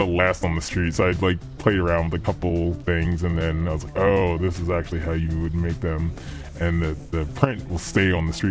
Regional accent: Philadelphia, Pennsylvania, United States; I guess I was a kid that, you know, always did his own thing.

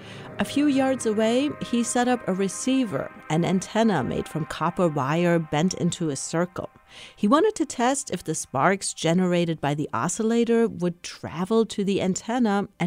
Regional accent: Karlsruhe, Baden-Württemberg, Germany; I was in my hometown, Karlsruhe, Germany

